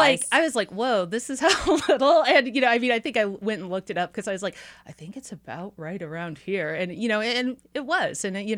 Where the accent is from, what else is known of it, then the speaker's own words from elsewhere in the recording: the Ozarks, United States; I was raised in the Ozarks, and so my number one goal from like the time I was tiny was I told my parents that I was moving to a city when I grew up.